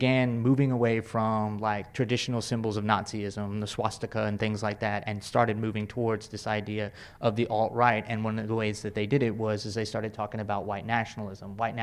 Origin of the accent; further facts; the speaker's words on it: Texas, United States; now in Eugene, United States; I'm sorry, I'm from Texas, y'all, like.